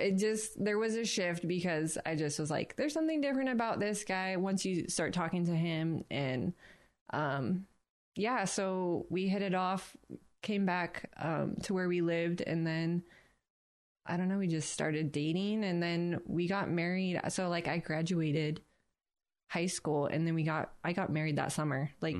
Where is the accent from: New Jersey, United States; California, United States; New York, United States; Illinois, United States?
California, United States; Redding; So I grew up in Redding, California. Mm. So that's kind of where I grew up.